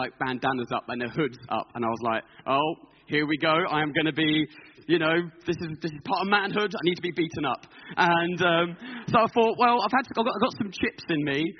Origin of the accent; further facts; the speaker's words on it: Stevenage, East of England, United Kingdom; And I come from Stevenage, and it's not the most safest place.